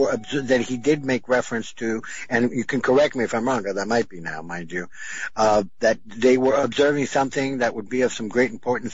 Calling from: Miami, Florida, United States; from Miami, Florida.

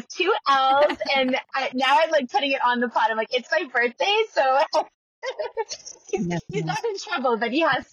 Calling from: Watford, Ontario, Canada; I am calling from Watford, Ontario in Canada.

